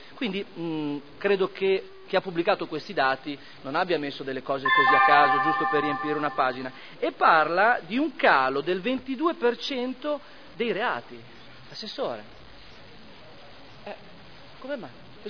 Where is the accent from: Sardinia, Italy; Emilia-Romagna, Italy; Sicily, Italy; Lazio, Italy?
Emilia-Romagna, Italy; Modena; io sono di Modena e sono nato a Modena